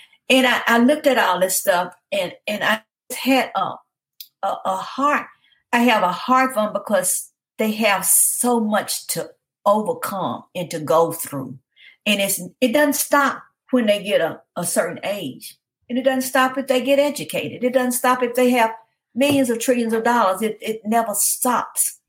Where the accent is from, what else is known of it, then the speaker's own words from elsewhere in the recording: the South, United States; I grew up in the South. My grandparents raised us.